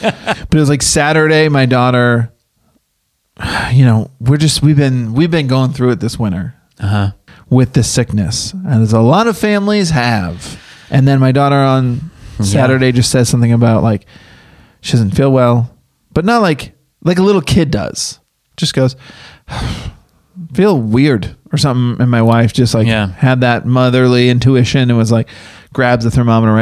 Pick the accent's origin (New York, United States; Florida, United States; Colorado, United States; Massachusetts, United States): Massachusetts, United States; I grew up in Massachusetts. I've lived in the snow.